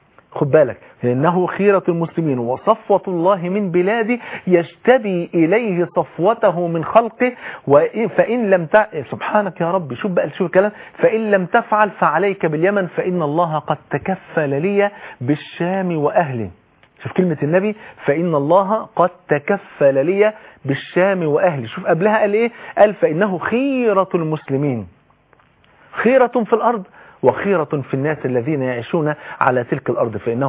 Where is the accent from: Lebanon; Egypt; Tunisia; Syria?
Egypt